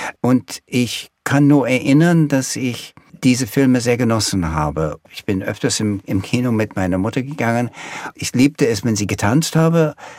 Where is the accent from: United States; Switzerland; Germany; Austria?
United States; Milwaukee, Wisconsin; Ich glaube, dass die Zeit, so als meine Kindheit in Milwaukee, war ein bisschen eine Entdeckungszeit.